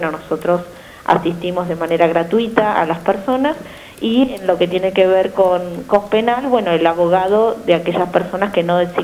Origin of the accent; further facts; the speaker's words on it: Tandil, Buenos Aires Province, Argentina; había una necesidad acá en Tandil, yo soy de Tandil, y así que bueno, también en lo personal muy contenta de haber vuelto a la ciudad.